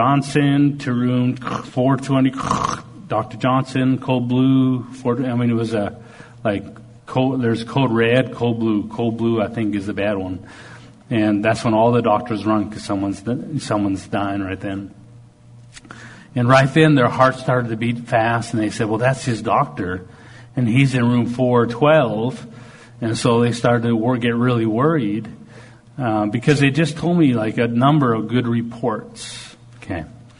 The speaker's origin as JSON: {"language": "English", "country": "Canada", "said": "I'm kind of polite. I'm Canadian mostly"}